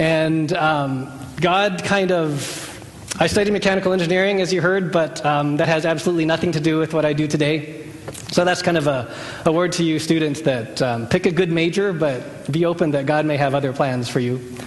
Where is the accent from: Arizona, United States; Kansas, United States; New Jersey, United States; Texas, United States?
Arizona, United States; Phoenix; I grew up in Phoenix, and Dave and Bernice used to serve their church that they served at before here was in Phoenix. In fact, my parents' house is 2 miles away from that church.